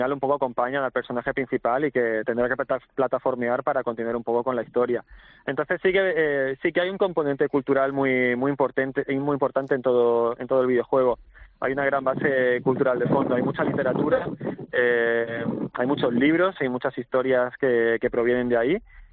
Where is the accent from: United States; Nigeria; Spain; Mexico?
Spain; Estepona, Andalusia; now in Málaga, Spain; yo soy de Estepona, vivo aquí ya en Málaga desde muchísimos años